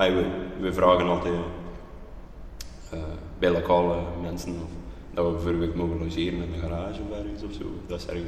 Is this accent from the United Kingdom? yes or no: no; Flanders, Belgium; now in Yogyakarta, Indonesia; Ik kom uit België, het noordelijke gedeelte, het Nederlandstalige gedeelte.